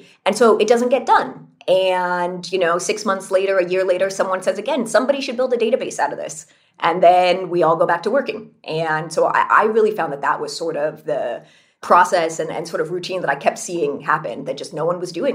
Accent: California, United States; I grew up in California.

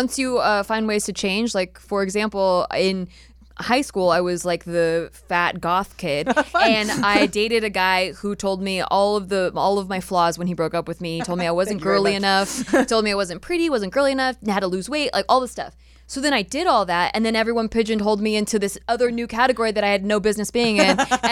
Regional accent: Santa Barbara, California, United States; I grew up in Santa Barbara. So I was like one of the darkest people at my school.

